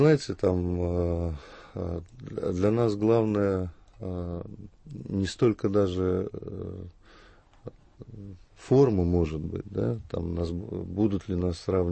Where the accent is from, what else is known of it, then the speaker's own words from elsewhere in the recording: Moscow, Russia; с которыми мы сталкиваемся, москвичи, во всяком случае, или жители больших городов